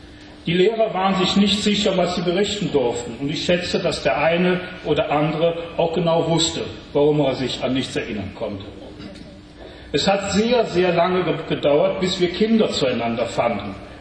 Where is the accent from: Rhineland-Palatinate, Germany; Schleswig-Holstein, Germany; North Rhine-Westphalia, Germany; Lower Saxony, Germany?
Rhineland-Palatinate, Germany; Unkel; Ich bin 1951 im Rheinland geboren, in dem kleinen idyllischen Weinstädtchen Unkel, etwa 20 Kilometer südlich von Bonn.